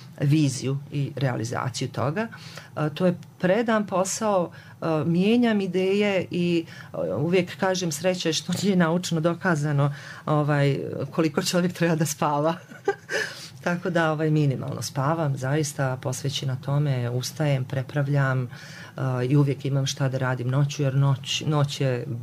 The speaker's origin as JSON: {"language": "Bosnian", "region": "Herzegovina", "country": "Bosnia & Herzegovina", "said": "ja sam porijeklom južnih krajeva Bosne i Hercegovine, pa smo živjeli evo ovdje u ovim krajevima"}